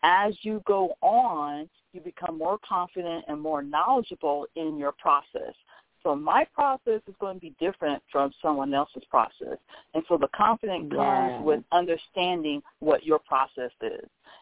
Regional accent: California, United States; I'm from Cali. I'm really laid back.

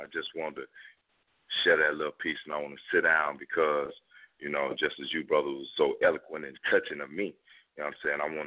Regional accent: Minneapolis, Minnesota, United States; born there; I was born in Minneapolis. I'm back in Minneapolis now. I've been up here like about 13 years, right? All my family's from up here.

